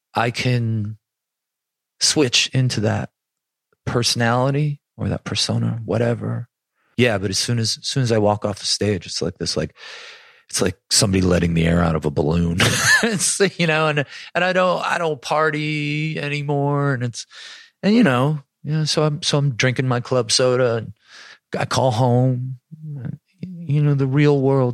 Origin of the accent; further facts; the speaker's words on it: Buffalo, New York, United States; And I think growing up in Buffalo had a lot to do that.